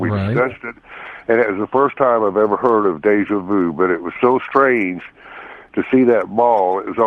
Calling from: Wichita, Kansas, United States; Calling to tell you I'm from Wichita on KFH 1240

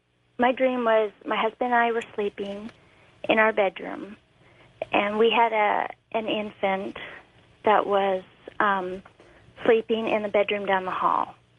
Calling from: Billings, Montana, United States; I'm calling from Billings, Montana.

